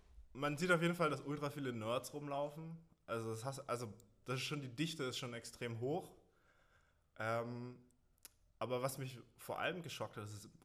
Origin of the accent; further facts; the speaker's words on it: Hamburg, Germany; moved away as an adult; now in Konstanz, Germany; Ja, ich bin gebürtiger Hamburger. Ich bin 2012 nach Konstanz gezogen zum Physikstudium.